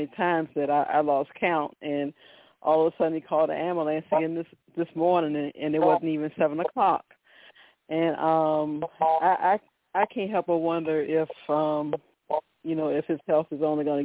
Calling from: Virginia, United States; I'm calling from Virginia.

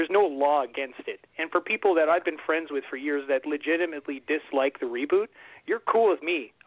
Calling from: Ottawa, Ontario, Canada; Surprise, it's … from Ottawa, Ontario, from Ontario Ghostbusters, Cross Streams Radio, yada, yada, yada.

